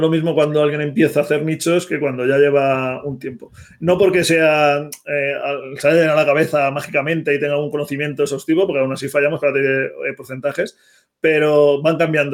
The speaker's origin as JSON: {"language": "Spanish", "town": "Alcalá de Henares", "region": "Community of Madrid", "country": "Spain", "said": "como digo, yo soy de Alcalá de Henares."}